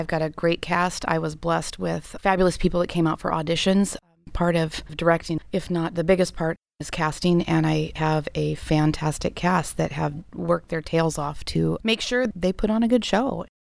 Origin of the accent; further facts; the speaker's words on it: Chico, California, United States; also born or lived in Arkansas, United States; I grew up in Chico. I graduated from PV, but I spent 1982 to 84 living with my mom and dad. We went back to Arkansas and stayed with family